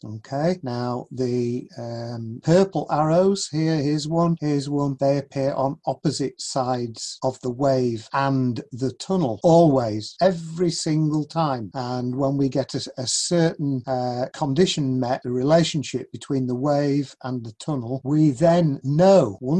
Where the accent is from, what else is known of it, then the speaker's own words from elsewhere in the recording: Leeds, Yorkshire and the Humber, United Kingdom; you probably recognize from my voice, I am from the UK. I'm from Leeds in Yorkshire. Wouldn't have it any other way. Probably the only accent of the day that's not American or Canadian